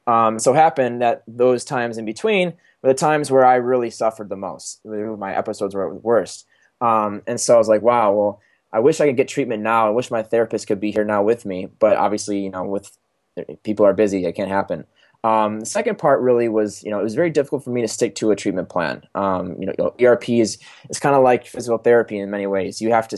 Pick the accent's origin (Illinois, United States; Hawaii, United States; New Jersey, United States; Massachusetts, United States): Illinois, United States; Chicago; I was, going to school down in Texas. I'm from Chicago, Illinois originally, and so, I was at home for the summer